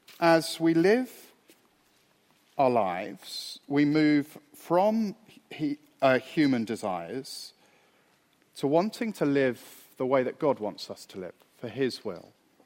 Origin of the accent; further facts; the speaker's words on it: London, United Kingdom; When I grew up in London, and so growing up, we lived on the edge of London.